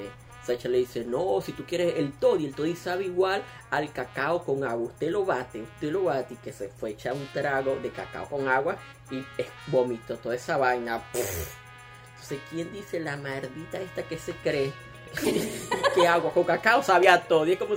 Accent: Maracay, Aragua, Venezuela; born there; also born or lived in Barinas / Caracas / Dublin, Ireland; cuando yo vivía en Caracas, porque yo soy como un nómada, yo viví en todas partes de Venezuela, o sea, yo nací en Maracay.

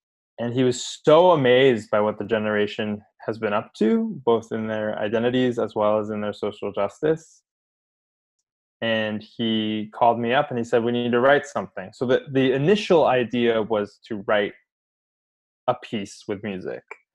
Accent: Palos Verdes, California, United States; now in New York, United States; I grew up in Los Angeles in a small, not small, but I grew up in a suburb of Los Angeles called Palos Verdes, which is right on the water.

